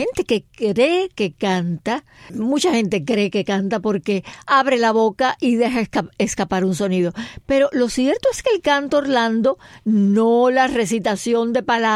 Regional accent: Holguín, Cuba; yo nací y crecí en Holguín

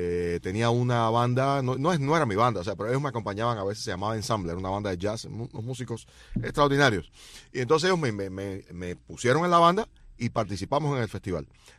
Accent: Cuba; moved away; Técnicamente yo soy como un artista mexicano, porque yo estoy, o sea, orgulloso de ser cubano, y eso, por favor, eso no tengo que explicarlo mucho. Pero yo me fui de Cuba siendo un desconocido.

